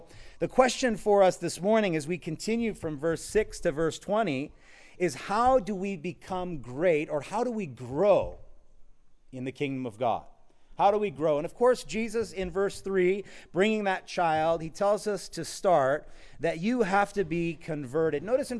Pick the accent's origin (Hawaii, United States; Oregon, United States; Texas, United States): Hawaii, United States; I'm from Hawaii, and my American history isn't so good.